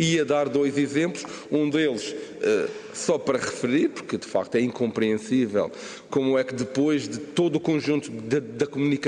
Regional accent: Madeira, Portugal; esta região de onde venho e onde habito, que têm a ver exatamente com um instrumento que tem a ver com o Centro Internacional de Negócios da Madeira

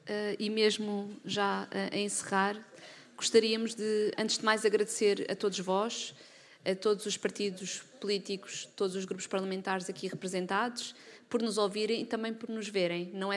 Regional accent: Portugal; todos nós que nascemos aqui, que somos portugueses

